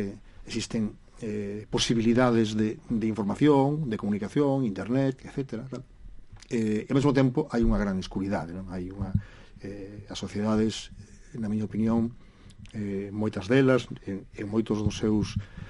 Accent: Cospeito, Galicia, Spain; Son de Cospeito, son da terra xa, dunha terra de poetas.

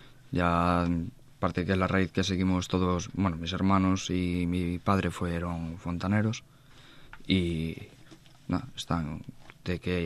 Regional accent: Neda, Galicia, Spain; Yo soy de Neda.

